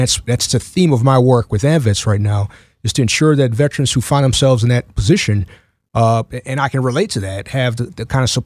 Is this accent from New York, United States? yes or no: yes; Buffalo, New York, United States; Well, let's see if you can pick up on a theme here. I'm from Buffalo, New York.